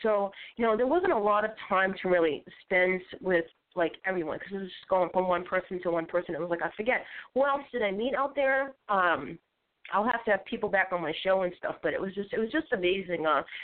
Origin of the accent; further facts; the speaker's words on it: Boston, Massachusetts, United States; accent: Bostonian; my Bostonian accent, which everybody's like laughing